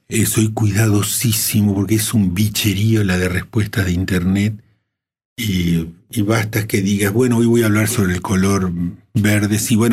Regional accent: Santa Fe, Argentina; yo lo voy a decir como santafesino

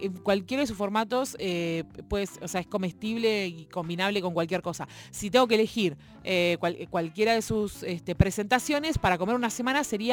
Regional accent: Argentina; me escucharon el acento y el mozo me dijo, ¿sos Argentina? Le digo, sí.

